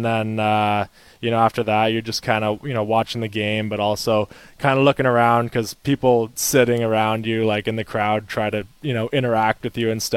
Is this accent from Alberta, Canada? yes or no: no; Whitby, Ontario, Canada; I got to take it back home to the city where I grew up in Whitby, Ontario.